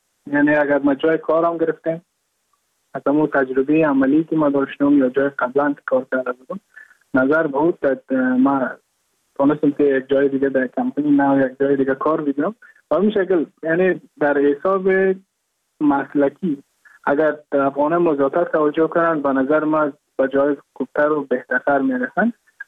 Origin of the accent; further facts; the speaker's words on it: Mazar-i-Sharif, Balkh, Afghanistan; moved away as an adult; now in India; از مزار شریف هستم، از قریه شیرآباد که از قریه دورافتاده مزار شریف بلخ میباشم. ما در سال 2019 ماه جون به هندوستان آمدم